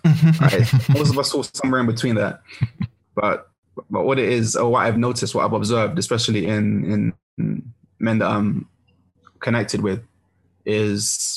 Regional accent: London, United Kingdom; especially as black boys growing up in London.

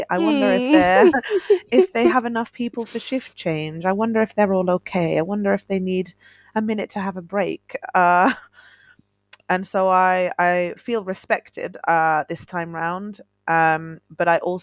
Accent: England, United Kingdom; now in Finland; every time I say I'm the English one, he is more Finnish than I am

